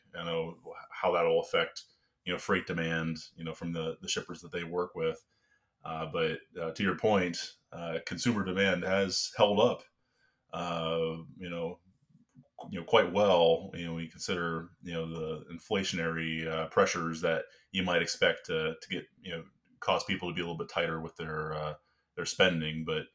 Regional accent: Ohio, United States; now in Washington, United States; And, I'm also from Ohio. So yeah, I mean, our go-to was always Meijer's, growing up in Northwest Ohio.

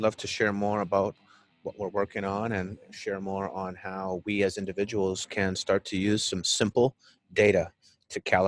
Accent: Winnipeg, Manitoba, Canada; Actually, I was born on the Canadian tundra. I'm actually from Winnipeg, Canada. Okay. So I spent 25 humbling winters in Winnipeg, Canada, and really just kind of grew up in a small town in the equivalent of what you would call the Midwest of Canada.

